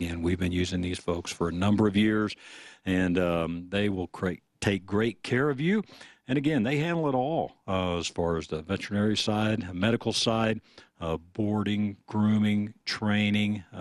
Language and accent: English; Texas, United States; Now, I grew up in Texas. A lot of people have dogs there and things